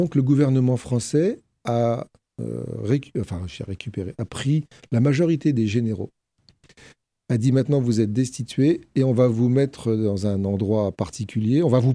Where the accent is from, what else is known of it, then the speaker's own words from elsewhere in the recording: Paris, Île-de-France, France; Enfin, moi, je suis parisien d'origine, donc je connaissais pas cette histoire d'optant.